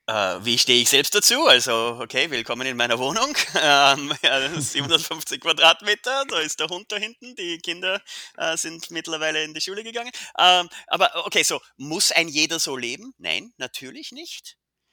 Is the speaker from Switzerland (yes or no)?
no; Amstetten, Lower Austria, Austria; ich komme tatsächlich aus Amstetten, Niederösterreich ursprünglich.